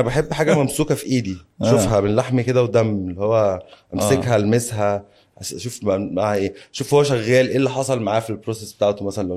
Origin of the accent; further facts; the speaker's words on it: Egypt; انا مصري ومش بعرف اتعامل مع الحرف كويس قوي